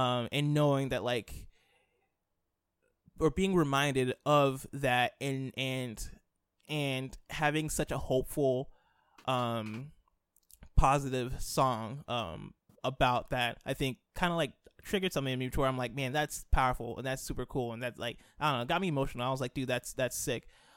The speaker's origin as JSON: {"language": "English", "region": "Illinois", "country": "United States", "tie": "born or raised there", "said": "I'm a person that I grew up in Illinois in a Black Christian home"}